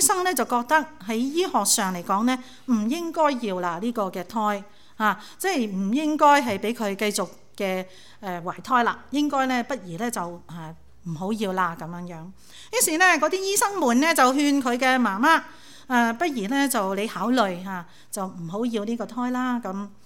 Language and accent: Chinese; Guangdong, China; 好像我们广东人有句俗话呢